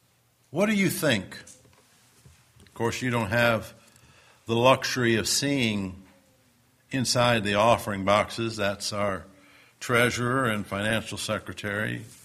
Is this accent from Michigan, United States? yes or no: yes; Detroit, Michigan, United States; I grew up in the Detroit area